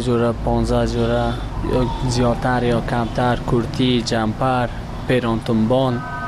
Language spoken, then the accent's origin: Persian; Afghanistan; هرچی باشه همشه کل ما افغان هستیم.